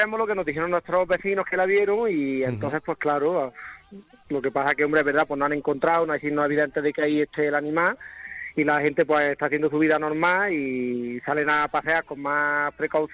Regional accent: Venta de Huelma, Andalusia, Spain; yo soy nacido y criado aquí en Venta de Huelma, yo a estos señores los conozco desde que he nacido.

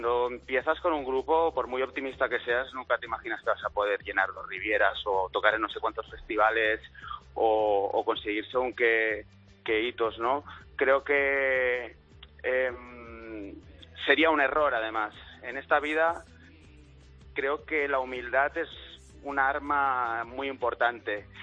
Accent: Catalonia, Spain; uno como español se entiende a sí mismo muchísimo cuando va ahí. También me ocurre como catalán, lo mismo.

